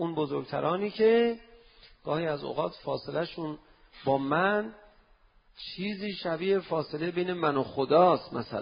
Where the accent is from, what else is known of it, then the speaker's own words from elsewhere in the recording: Iran; فهمید من ایرانی هستم و به اصطلاح شیعه هستم